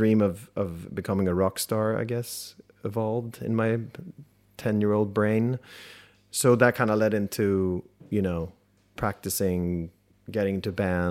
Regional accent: Stockholm, Stockholm County, Sweden; English is a second language; If you would ask me where I'm from, I would say I'm from Stockholm.

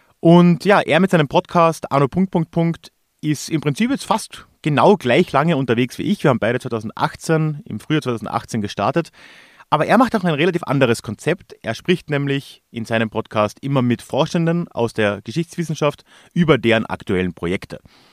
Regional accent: southern Austria, Austria; meinen Nachnamen so richtig ausgesprochen hat, wie man das bei uns in Südösterreich macht

